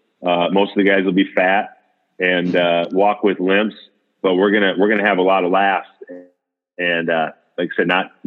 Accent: St. Paul, Minnesota, United States; kid from St. Paul, Minnesota, who got a chance to play for 15 years in the NFL, play 11 years for my hometown team

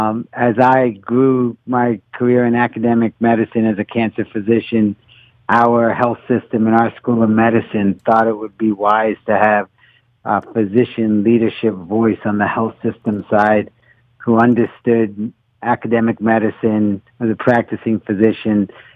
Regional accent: Philadelphia, Pennsylvania, United States; now in Baltimore, United States; Yeah, I was born and raised in Philly, I will say that.

